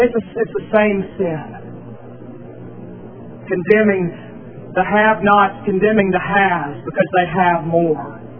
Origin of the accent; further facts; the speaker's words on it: United States; The fact that I'm an American does not give me a greater and better standing than an African or an Asian.